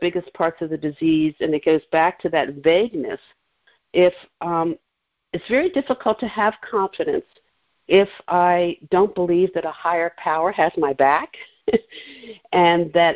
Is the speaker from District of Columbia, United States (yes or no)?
yes; Washington, District of Columbia, United States; I was raised in Washington, D.C., and they were lifelong federal government workers.